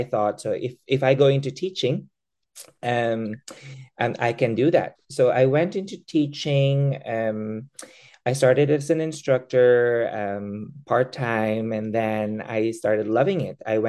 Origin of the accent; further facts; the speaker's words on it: Philippines; moved away as an adult; now in Switzerland; I am a Filipino occupational therapist. So I studied, trained, and worked there as an OT before moving here to Switzerland.